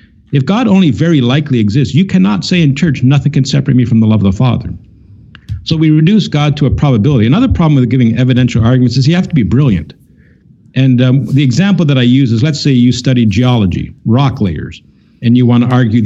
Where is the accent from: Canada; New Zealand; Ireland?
Canada; I'm from Canada.